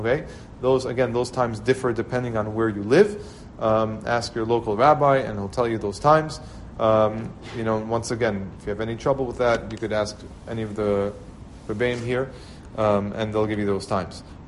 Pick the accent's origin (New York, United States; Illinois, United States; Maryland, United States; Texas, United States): New York, United States; Queens; I grew up in Queens in Kew Garden Hills, and Baruch Hashem, a lot of Jews there.